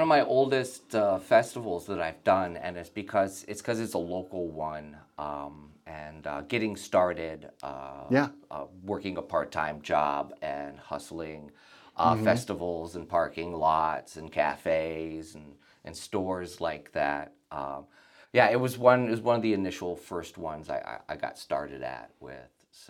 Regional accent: Davenport, Iowa, United States; also born or lived in Minneapolis; Oh, I was born and I grew up in Davenport.

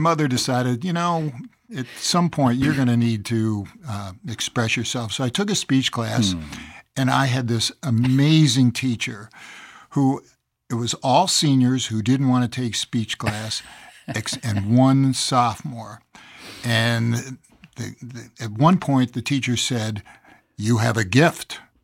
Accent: West Hartford, Connecticut, United States; also born or lived in upstate New York; I grew up, I was born in upstate New York. My mom was from Brooklyn, but we wound up in upstate New York, and then my formative years were in West Hartford, Connecticut.

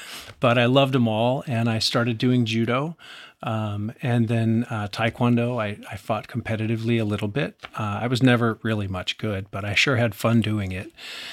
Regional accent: Lake Tahoe, United States; grew up in Lake Tahoe.

